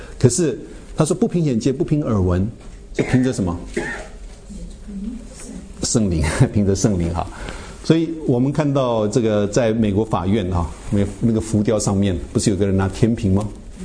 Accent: China; 我有时候我们中国人已经习惯了哈、啊，我们常常就说不爱自己哈、啊

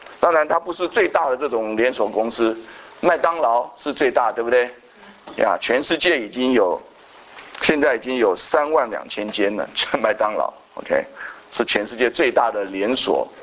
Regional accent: Taiwan; 我们从台湾来的一定很熟哈

